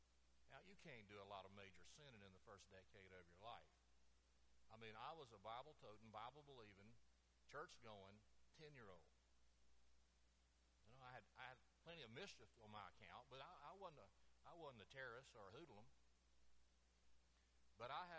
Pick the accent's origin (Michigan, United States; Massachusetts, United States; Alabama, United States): Alabama, United States; Florella; I was born in the United States, where the gospel is freely proclaimed. I was born in Florella, Alabama, to Christian parents.